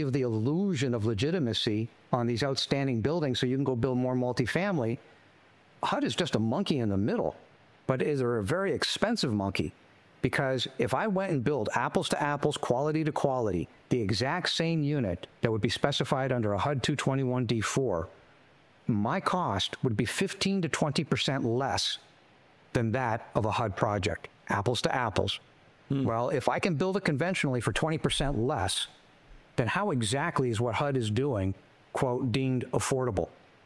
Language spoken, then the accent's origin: English; Canada; moved away as an adult; now in United States; I'm Canadian